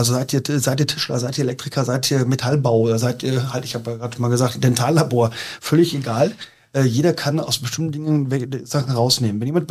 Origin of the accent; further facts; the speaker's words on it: Bentheim, Lower Saxony, Germany; ursprünglich komme ich aus Bentheim. Bentheim ist etwa 30 Kilometer von hier entfernt.